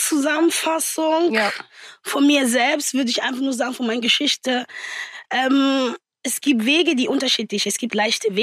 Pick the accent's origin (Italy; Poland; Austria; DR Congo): DR Congo; German is a second language; now in Germany; So, ich bin aus Kongo, ich bin ja eh aus einem Armutbezirk groß gewachsen, bin irgendwann in Deutschland gekommen.